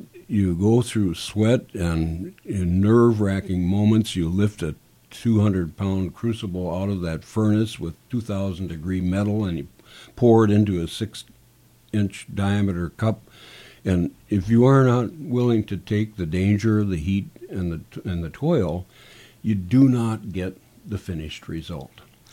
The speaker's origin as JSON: {"language": "English", "town": "Minot", "region": "North Dakota", "country": "United States", "tie": "born or raised there", "said": "And I grew up in Minot, North Dakota, and to this day, I have delusions of adequacy that follow me wherever I go."}